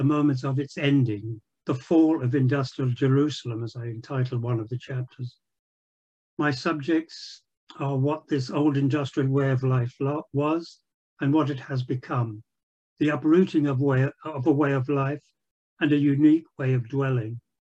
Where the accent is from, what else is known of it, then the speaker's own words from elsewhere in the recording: London, United Kingdom; I grew up in Paddington, Notting Hill in West London. I went to school during the riots of 1958.